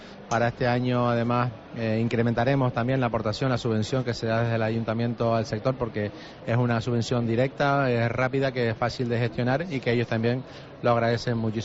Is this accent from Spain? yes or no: yes; Canary Islands, Spain; como buenos canarios, el cafecito de primera hora no puede faltar.